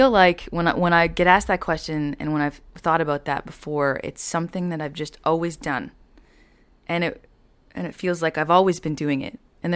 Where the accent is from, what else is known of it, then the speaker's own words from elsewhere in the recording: Winnipeg, Manitoba, Canada; Born and raised in Winnipeg. Yeah, I like to call it the incubator because it's this, you know, it's a small town, but, you know, it's a big town, 700,000 people, but there's no big city around